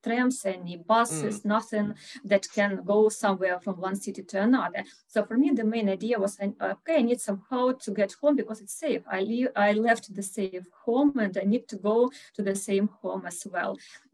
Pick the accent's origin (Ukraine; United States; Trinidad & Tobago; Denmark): Ukraine; Kharkiv, Kharkiv Oblast; I'm from Kharkiv, the city that is the closest city to our neighbors and the city that is bombed each day till now without any stops.